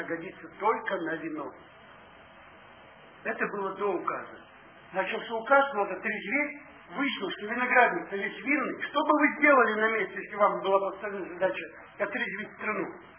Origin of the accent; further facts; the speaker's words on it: Siberia, Russia; Вам-то не объяснили, мы же здесь сибиряки, мы не знаем, что есть технические сорта винные